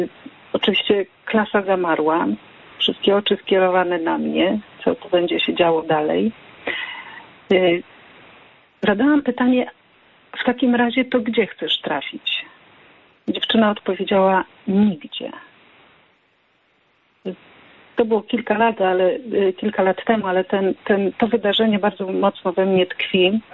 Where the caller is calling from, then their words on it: Kalisz, Greater Poland Voivodeship, Poland; z Kalisza.